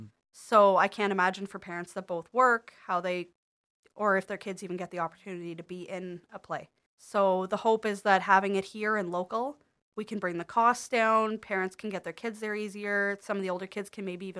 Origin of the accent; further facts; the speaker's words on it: Verner, Ontario, Canada; I'm originally from Verner. So I grew up in a little house at the end of Lanai Road down 575.